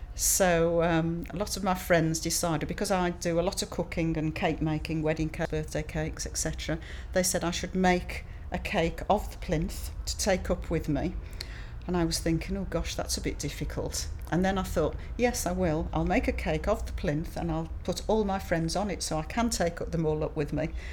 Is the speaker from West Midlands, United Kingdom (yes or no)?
yes; Birmingham, West Midlands, United Kingdom; I'm 62 and I come from Birmingham.